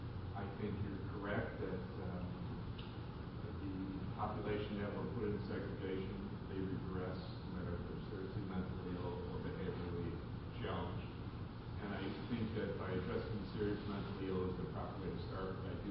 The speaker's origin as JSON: {"language": "English", "town": "Chicago", "region": "Illinois", "country": "United States", "said": "from Chicago."}